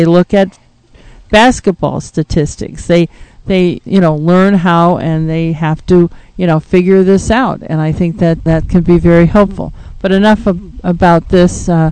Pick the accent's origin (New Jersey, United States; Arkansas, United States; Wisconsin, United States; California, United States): Wisconsin, United States; when we grew up in Wisconsin, there wasn't Little League in my hometown either.